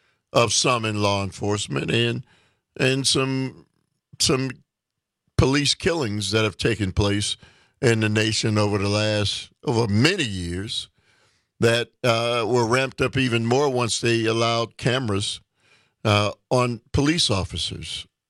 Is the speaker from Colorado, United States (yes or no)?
no; Milwaukee, Wisconsin, United States; and in my hometown, Milwaukee, Wisconsin.